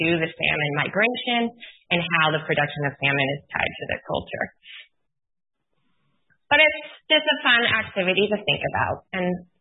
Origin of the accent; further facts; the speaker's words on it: Connecticut, United States; I am originally from Connecticut, so it was interesting to see about the Native tribes from Connecticut as well.